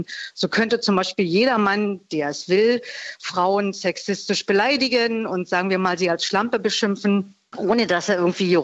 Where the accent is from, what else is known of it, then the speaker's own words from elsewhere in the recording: eastern Germany, Germany; ich komme ja auch aus dem Osten und ich war 25 Jahre alt, als die Mauer fiel.